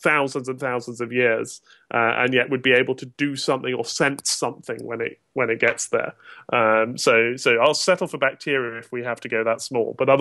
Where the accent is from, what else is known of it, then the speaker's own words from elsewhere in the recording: South West England, United Kingdom; now in Oxford, United Kingdom; I grew up in Devon, which is full of good folk music, and I now live in Oxford